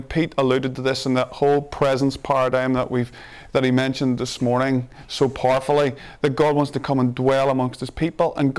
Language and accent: English; Northern Ireland, United Kingdom; accent: broad northern Irish; I'm from Ireland, and I'm from the north of Ireland, so my accent is a little broad at times.